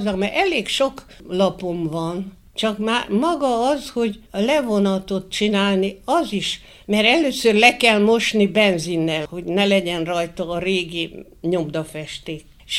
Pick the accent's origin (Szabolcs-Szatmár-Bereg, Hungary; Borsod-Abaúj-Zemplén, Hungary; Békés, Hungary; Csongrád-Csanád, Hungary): Csongrád-Csanád, Hungary; Hódmezővásárhely; born there; Hát itt születtem, már akkor megvolt a kultúrpalota. És nekem annyira szerelmem volt a kultúrpalota kívül-belül, annyira szerettem itt Vásárhelyen.